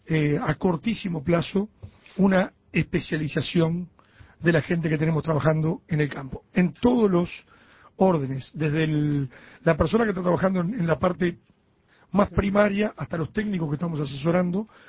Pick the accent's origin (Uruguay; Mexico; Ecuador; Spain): Uruguay; Yo quiero hacer un análisis como uruguayo.